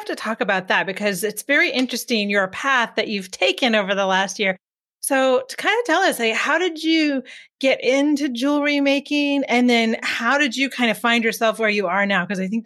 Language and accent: English; Tacoma, Washington, United States; moved away; Yeah, I'm actually from Tacoma originally, so I'm very familiar with those Pacific Northwest summers.